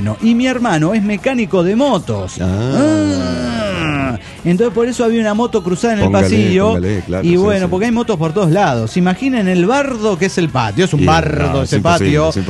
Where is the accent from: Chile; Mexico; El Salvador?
Mexico; Axochiapan, Morelos; La causa es que en mi pueblo, en Axochiapan, el caos es